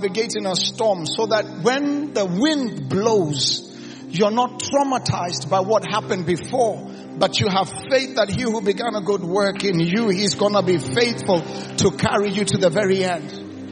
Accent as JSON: {"language": "English", "country": "Kenya", "said": "I came from Kenya to speak truth. I came from Kenya."}